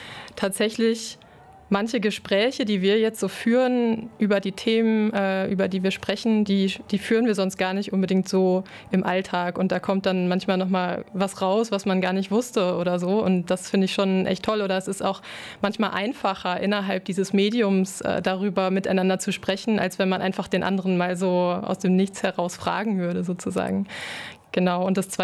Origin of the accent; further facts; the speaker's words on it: Lower Saxony, Germany; Wir kommen aus Westniedersachsen.